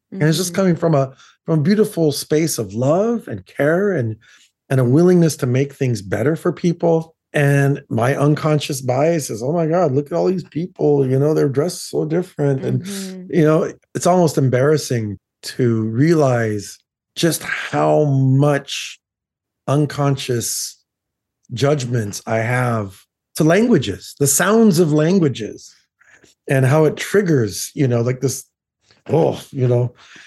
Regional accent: United States; moved away; I'm an American, even though I've lived outside of America for 37 years.

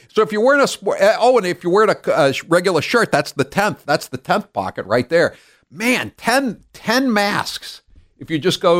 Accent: United States; at least Cumberland and York counties where I'm from, never left.

